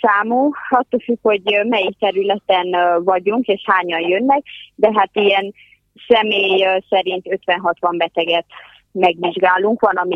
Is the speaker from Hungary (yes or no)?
no; Transylvania, Romania; én Erdélyből jöttem, és ottan általános sebészként szolgálok a sürgősségi klinikán